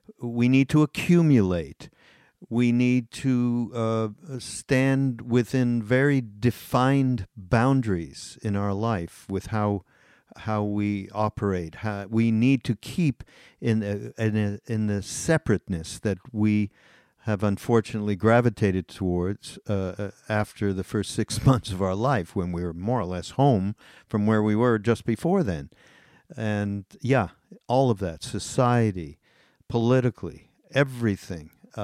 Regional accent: Montreal, Quebec, Canada; I grew up in Montreal.

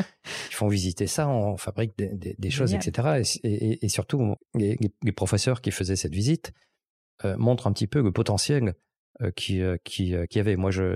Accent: French Polynesia; j'ai grandi à Tahiti, donc la réception à la télé, c'était pas le direct

